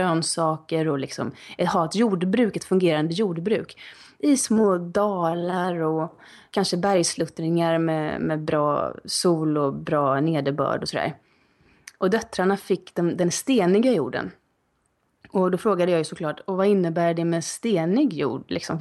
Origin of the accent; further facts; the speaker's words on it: Sweden; jag kommer från denna arbetshets från Sverige